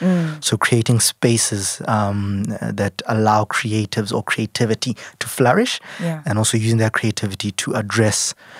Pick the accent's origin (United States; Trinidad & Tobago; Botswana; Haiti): Botswana; Ngwana wa Motswana, from Botswana, born and bred in Botswana.